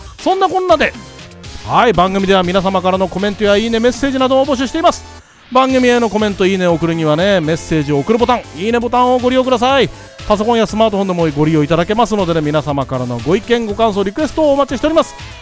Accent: Ibaraki, Japan; accent: Ibaraki dialect; 通常ではっつい出てしまう茨城弁がね、どうもうちの嫁さんには理解してもらえなくてね、

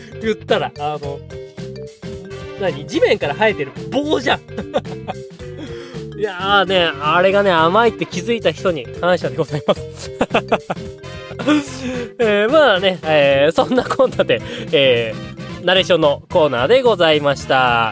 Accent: Hokkaido, Japan; 私は北海道出身だからね

